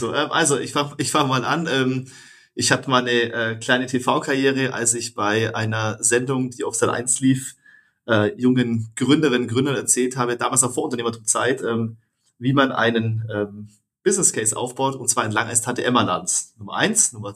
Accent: Bavaria, Germany; born there; 42 Jahre alt, verheiratet, glücklicher Familienpapa, eben auch von 2 Söhnen, bin gebürtiger Oberallgäuer, ist mir wichtig, immer zu betonen, Oberallgäuer.

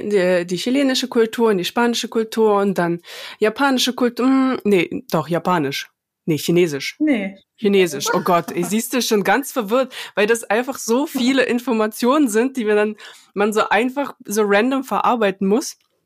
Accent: Latvia; now in Germany; Ich bin in Lettland geboren und wuchs in einer russischen Familie auf und ging auf eine lettische Schule bzw. einen lettischen Kindergarten. Und meine Jugend verbrachte ich in Deutschland bzw. ich lebe immer noch in Deutschland.

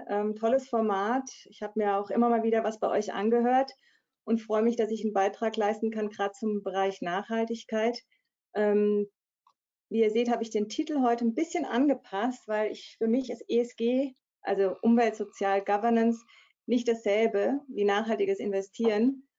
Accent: Freiburg, Baden-Württemberg, Germany; also born or lived in Brussels; Ich komme aus Freiburg, das ist vielleicht ein Clou, sehr grün, Eltern Biologen, hat natürlich auch was damit zu tun.

